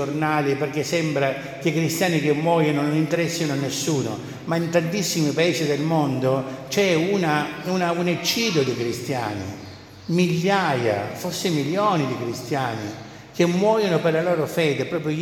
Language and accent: Italian; Spain; sapete che noi veniamo dalla Spagna, no?